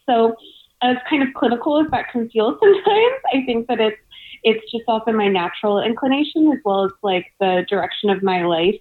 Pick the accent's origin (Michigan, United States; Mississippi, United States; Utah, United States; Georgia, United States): Georgia, United States; Savannah; And I'm actually, I grew up in Georgia. I grew up in Savannah.